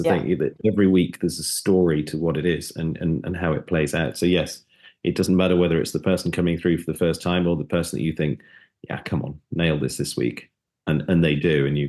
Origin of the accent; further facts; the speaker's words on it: United Kingdom; Yeah, I was, you know, being British, I was there.